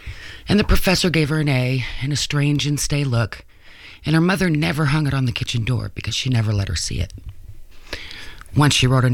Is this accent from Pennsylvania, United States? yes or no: no; Monroe, Washington, United States; born there; Well, I was born in a small town named Monroe, Washington, Washington State. I was born poor, for lack of a better word.